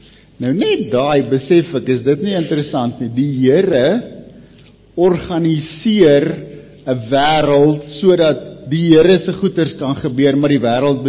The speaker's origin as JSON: {"language": "Afrikaans", "town": "Polokwane", "region": "Limpopo", "country": "South Africa", "tie": "born there", "said": "Ek is gebore hierso in Pietersburg of Polokwane nog by die ou hospitaal."}